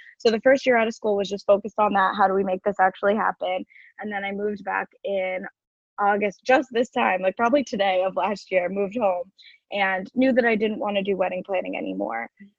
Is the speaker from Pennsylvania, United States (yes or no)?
no; Massachusetts, United States; I am originally from Massachusetts. That's where I live right now, north of Boston.